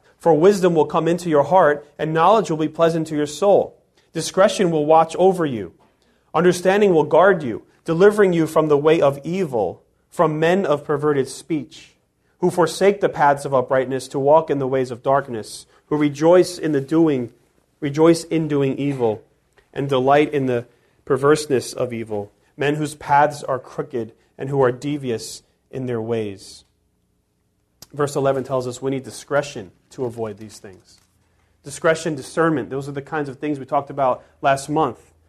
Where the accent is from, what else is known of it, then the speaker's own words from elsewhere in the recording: Bayonne, New Jersey, United States; I mean, I grew up in Bayonne.